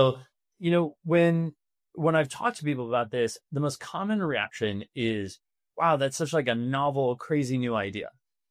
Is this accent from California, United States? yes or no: no; St. Louis, Missouri, United States; And, you know, I grew up in St. Louis, Missouri. And so like we had four seasons and we had a life that kind of looked like this.